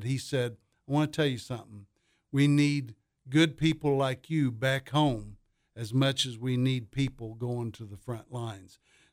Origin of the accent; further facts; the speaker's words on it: Springfield, Missouri, United States; Lived in Springfield, Missouri since I was five